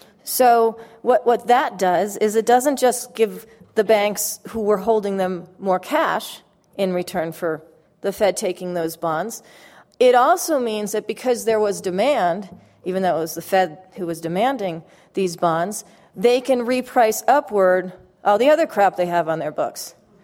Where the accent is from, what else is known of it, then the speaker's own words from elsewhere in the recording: California, United States; I'm from California, I live partly in LA and in a town called Ojai